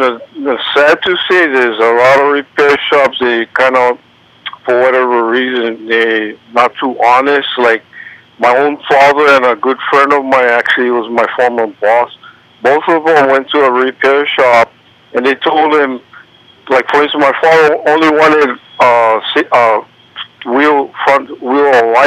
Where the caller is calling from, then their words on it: Kihei, Hawaii, United States; I'm calling from Kiev because I'm in Maui this week.